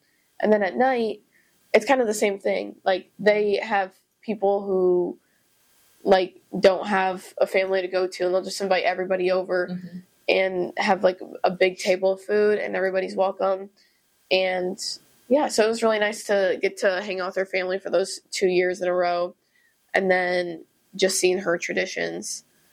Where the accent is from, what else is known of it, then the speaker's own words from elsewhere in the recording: Iowa, United States; now in Florida, United States; well, for me, when I came down to Florida from Iowa for school